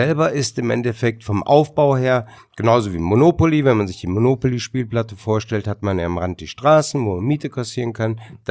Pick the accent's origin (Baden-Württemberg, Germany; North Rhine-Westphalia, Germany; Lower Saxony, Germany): North Rhine-Westphalia, Germany; Duisburg; born there; Ist meine Geburtsstadt, hallo?